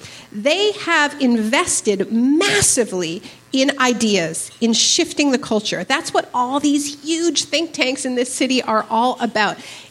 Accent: Canada; also born or lived in United States; I'm Canadian. I'm actually American too. My parents moved to Canada during the Vietnam War.

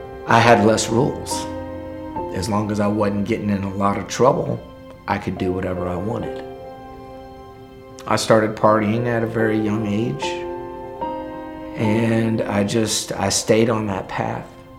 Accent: Pope Air Force Base, North Carolina, United States; also born or lived in Louisville, Kentucky; I was born in Louisville, Kentucky, and pretty much raised at Pope Air Force Base in North Carolina. Growing up in a military family, my father was gone a good portion of my younger years.

